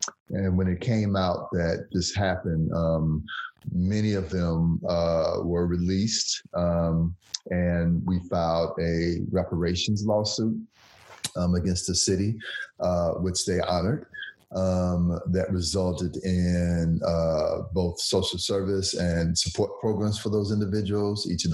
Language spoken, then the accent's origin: English; Chicago, Illinois, United States; also born or lived in Gary, Indiana; I was born in Gary, Indiana, and we moved to Chicago early on. I moved back and forth, actually. My parents had moved from Mississippi to Chicago back in the 40s